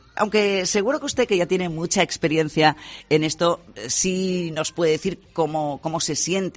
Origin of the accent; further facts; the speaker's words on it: Asturias, Spain; somos muchos los asturianos que estamos realmente emocionados con este evento